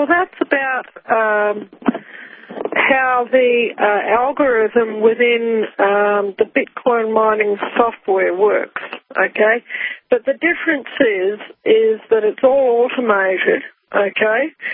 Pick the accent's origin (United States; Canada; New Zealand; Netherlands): New Zealand; Rotorua, Bay of Plenty; and I grew up in Rotorua in New Zealand